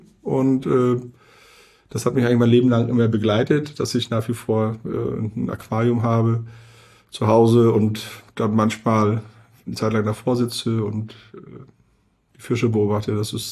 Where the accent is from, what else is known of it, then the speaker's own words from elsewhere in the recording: Wismar, Mecklenburg-Vorpommern, Germany; ich komme aus Wismar, ja, also bin da auch also an der Küste geboren und dementsprechend schon als Kind immer eng mit dem Wasser verbunden gewesen.